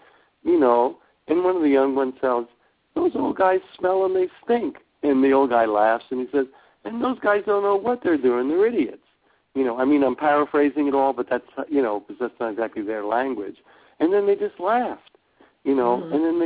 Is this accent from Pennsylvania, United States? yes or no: no; New York, United States; moved away as an adult; Well, I was raised as a New Yorker and damaged by the Hoax, and whatever. And and I lived my first, 23 years there.